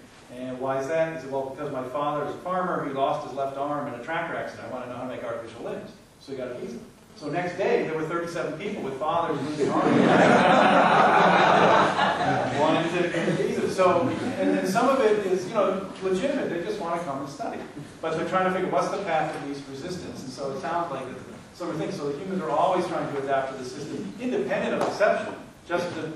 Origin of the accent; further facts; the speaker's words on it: Buffalo, New York, United States; in the old days, you know, growing up in Buffalo, we just sort of drive over to Canada and have lunch, you know?